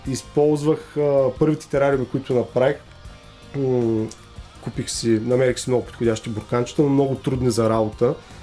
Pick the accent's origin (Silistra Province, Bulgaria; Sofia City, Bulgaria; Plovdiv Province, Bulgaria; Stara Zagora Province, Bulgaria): Silistra Province, Bulgaria; Silistra; аз съм от Силистра, не знам дали го споменахме по-рано, но моето семейство живее в Силистра и те са търговци. Моето семейство има бизнес с верига хранителни магазини.